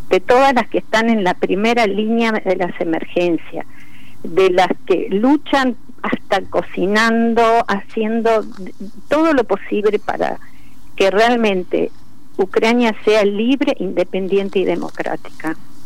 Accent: Argentina; born there; Después nací yo, soy la única argentina de mi familia.

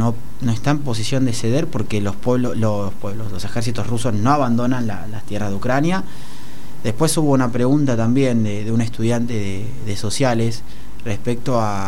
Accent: Argentina; Yo particularmente soy muy argentino y me gusta mucho Argentina y no pienso en irme.

